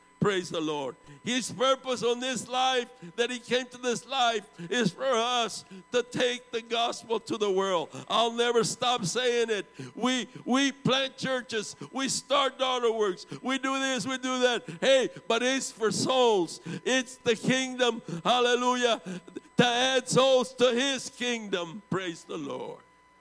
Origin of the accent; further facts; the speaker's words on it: Texas, United States; I'm an American. I was raised in America. I was born in America. I'm American. But I come from a part of Texas where it didn't matter if you were born in Texas, you're still Mexican.